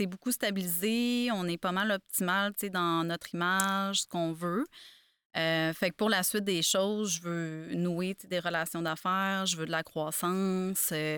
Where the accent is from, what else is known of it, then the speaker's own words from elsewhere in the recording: Rimouski, Quebec, Canada; À part de dire que je viens de Rimouski.